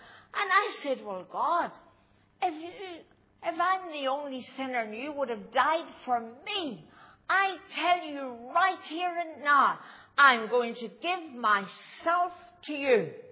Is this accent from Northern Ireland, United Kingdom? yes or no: yes; Lurgan, Northern Ireland, United Kingdom; Face as long as a Lurgan spade. That's where I was brought up and born in Lurgan.